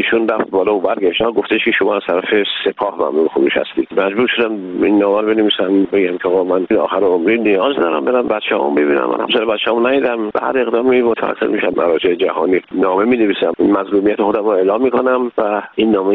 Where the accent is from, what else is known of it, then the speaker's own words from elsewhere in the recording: Iran; من یه ایرانی هستم